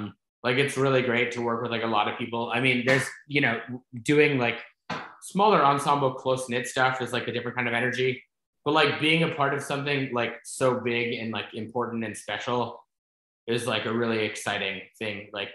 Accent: Houston, Texas, United States; growing up in Houston, which is like really exciting because it's my hometown. They filmed in like the, you know, neighborhood city hall that's like six blocks from me where I grew up.

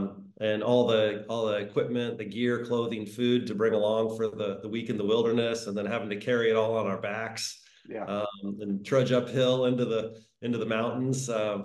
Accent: Bremerton, Washington, United States; born there; So I was born in Bremerton, Washington, near Seattle.

